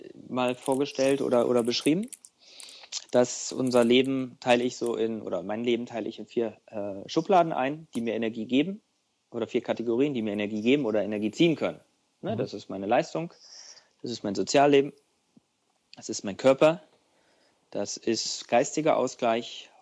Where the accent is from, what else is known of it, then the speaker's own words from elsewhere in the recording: East Germany, Germany; meine erste Fernreise als Ostdeutscher nach Hawaii